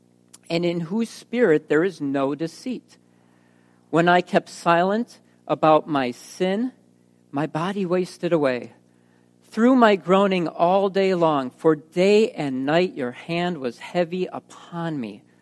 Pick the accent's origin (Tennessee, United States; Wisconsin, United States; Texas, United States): Wisconsin, United States; I'll share my testimony later, but I grew up in Wisconsin.